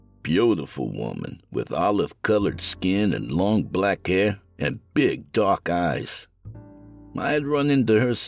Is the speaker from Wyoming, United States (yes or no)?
no; Bronx, New York, United States; I grew up in the South Bronx in one of those old five-story apartment buildings right off Lafayette Avenue.